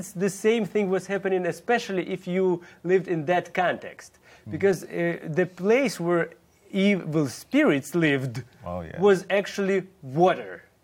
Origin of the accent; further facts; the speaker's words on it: Ukraine; English is a second language; and this is my home country, and I'm also in pain because my fellow citizens and my fellow countrymen, they're suffering.